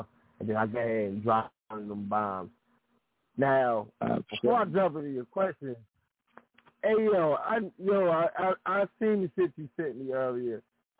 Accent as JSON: {"language": "English", "region": "New Jersey", "country": "United States", "said": "He's from New York. I'm from Jersey."}